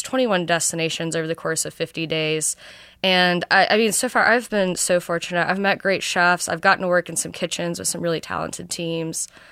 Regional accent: Kentucky, United States; also born or lived in Texas; You know, I grew up in Kentucky, moved to Texas, so not really known for its fresh lobsters.

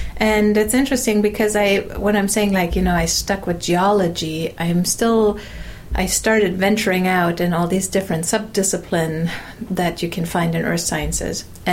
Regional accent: southern Germany, Germany; I grew up in southern Germany. There is the Black Forest and then the Vosges Mountains on the French side.

